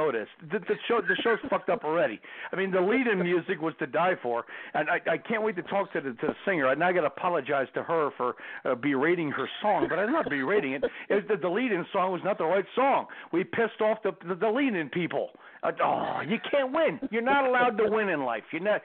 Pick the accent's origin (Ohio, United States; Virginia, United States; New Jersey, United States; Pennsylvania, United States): New Jersey, United States; my Lord, I'm from New Jersey.